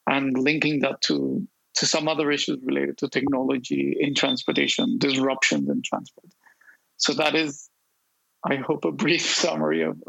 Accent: Bogotá, Colombia; English is a second language; I'm from Bogota, in Colombia.

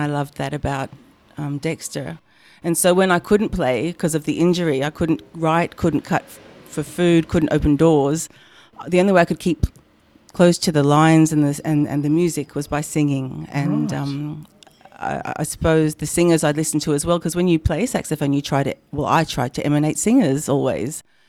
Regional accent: Sydney, New South Wales, Australia; now in France; I'm initially from Sydney.

